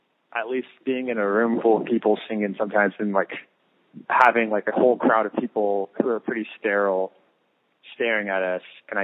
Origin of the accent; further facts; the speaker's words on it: Lancaster, California, United States; I was born in California. I was born in Lancaster, which is in Southern California.